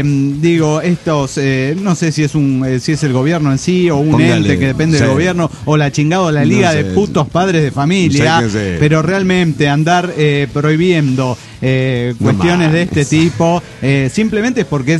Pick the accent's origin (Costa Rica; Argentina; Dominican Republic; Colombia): Dominican Republic; Santo Domingo, National District; de Santo Domingo, República Dominicana.